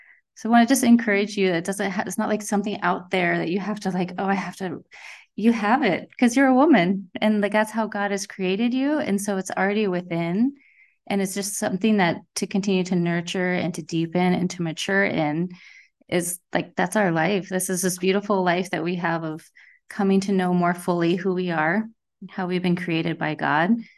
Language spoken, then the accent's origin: English; Iowa, United States; moved away as an adult; I'm originally from Iowa, grew up in the Midwest, came to California when I entered the community in 2007.